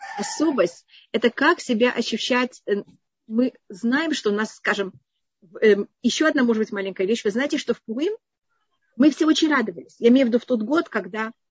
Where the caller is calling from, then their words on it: Jerusalem, Jerusalem District, Israel; Из Иерусалима.